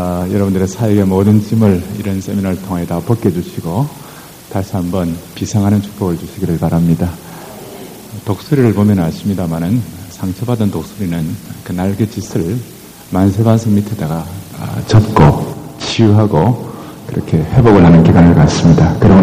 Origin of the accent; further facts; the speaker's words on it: Busan, South Korea; 제가 어릴 때 부산에서 좀 자랐는데